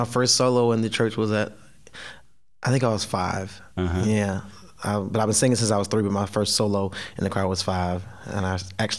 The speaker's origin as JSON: {"language": "English", "town": "Atlanta", "region": "Georgia", "country": "United States", "lives_now": "New York City, United States", "said": "I'm from Atlanta, so everybody knows the … And when I moved to New York, I was here for maybe a year or so"}